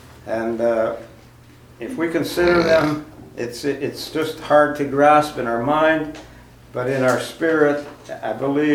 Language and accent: English; Canada; I don't sell them, especially in the States, being a Canadian